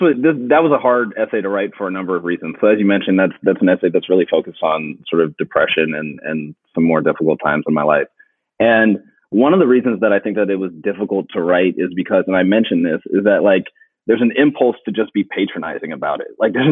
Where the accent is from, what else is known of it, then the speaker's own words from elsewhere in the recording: Philadelphia, Pennsylvania, United States; I mentioned in the book that I grew up in Philly